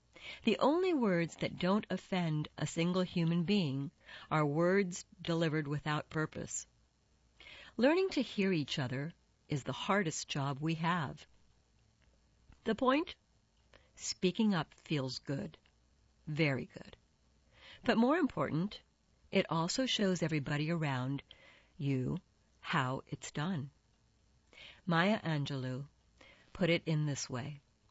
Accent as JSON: {"language": "English", "region": "the South", "country": "United States", "said": "because I'm from the South, I appreciate that."}